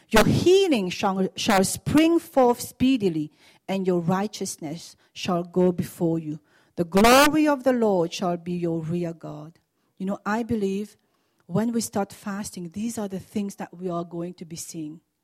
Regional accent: Mauritius; born there; I happen I was born in Mauritius

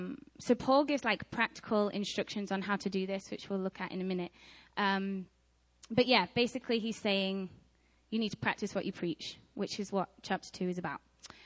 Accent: Lytham St Annes, North West England, United Kingdom; I'm from Ingerland, from the north, in a place called Lytham St. Anne's that nobody's ever heard

